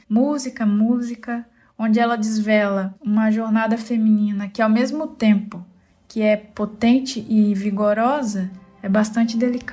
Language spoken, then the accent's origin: Portuguese; Minas Gerais, Brazil; Eu nasci e vivi 26 anos numa cidade do interior de Minas Gerais com pouquíssimos recursos, e lá na minha cidade não havia sequer uma loja de discos